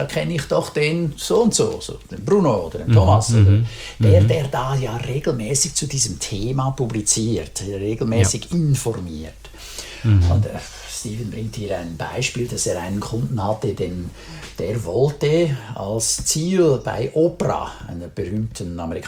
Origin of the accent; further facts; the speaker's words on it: Lucerne, Switzerland; Ich bin ja ursprünglich aus Luzern.